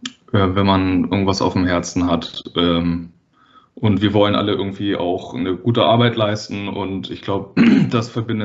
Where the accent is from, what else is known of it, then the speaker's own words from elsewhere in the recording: Wedel, Schleswig-Holstein, Germany; Ich bin selber auch in Wedel aufgewachsen, was ja auch quasi so ein Elbvorort ist.